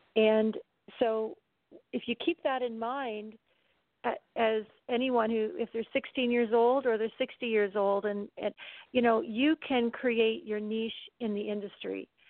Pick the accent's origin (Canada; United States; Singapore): Canada; hi, I'm from Canada